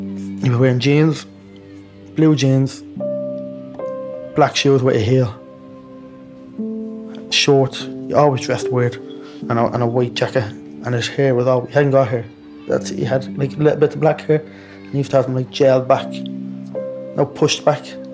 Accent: Dublin, Leinster, Ireland; They just gave me an awful time because I was different. Because I was from Ballymun.

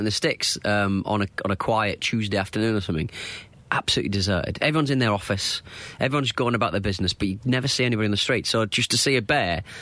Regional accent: England, United Kingdom; Something I learnt was, I'm an Englishman! Which I would proudly say to my girlfriend, who couldn't care less.

